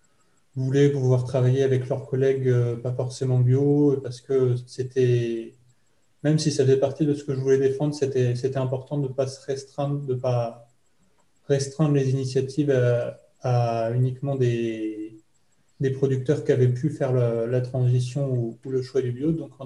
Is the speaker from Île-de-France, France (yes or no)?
no; Normandy, France; born there; moi, je suis né dans l'Orne. Dans un petit village en 95, et je suis vite devenu assez écolo. J'ai ensuite déménagé dans la Sarthe